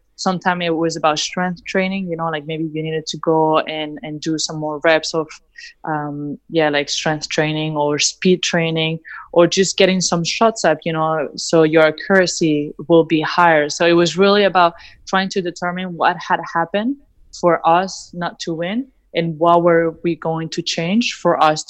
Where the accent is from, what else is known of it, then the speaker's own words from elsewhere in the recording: Madrid, Community of Madrid, Spain; moved away as an adult; now in United States; I started in Spain. I was born and raised in Spain, in Madrid. I played there until I was 17, almost 18 years old in Madrid.